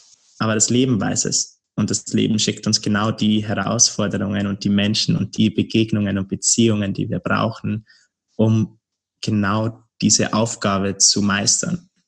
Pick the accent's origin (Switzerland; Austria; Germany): Germany; Bavaria; now in Berlin, Germany; Also mein altes Umfeld sozusagen, das lebt ja nach wie vor in Bayern, in meiner Heimat. Mhm. Ich bin jetzt in Berlin, bin auch umgezogen